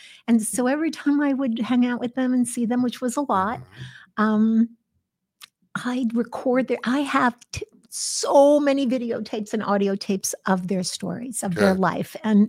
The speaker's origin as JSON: {"language": "English", "country": "United States", "said": "I wanted to be American, you know. I was born in this country. Yeah. I'm American, right?"}